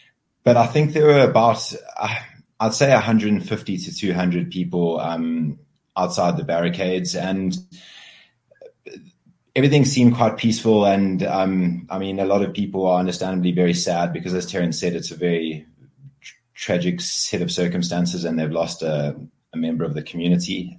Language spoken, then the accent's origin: English; KwaZulu-Natal, South Africa; born there; I was born in KwaZulu-Natal.